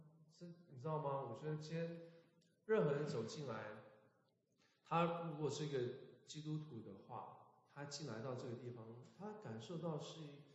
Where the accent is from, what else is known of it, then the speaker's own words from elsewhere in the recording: Taiwan; 因为我小时候在台湾也是长老教会长大的，都会讲台语。